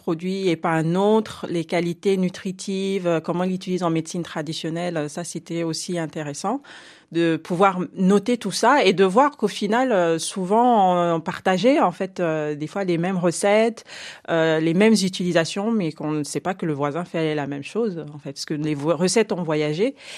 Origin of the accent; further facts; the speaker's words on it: Gabon; Mais j'ai voulu garder aussi quelques noms gabonais pour que certains ne me disent pas « Oui, mais tu n'as mis que des noms des autres, mais des noms à nous.